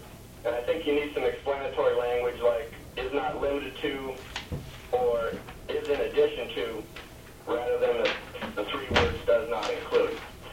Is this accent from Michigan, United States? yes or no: no; Fairbanks, Alaska, United States; I'm from Fairbanks, Alaska. I'm an attorney.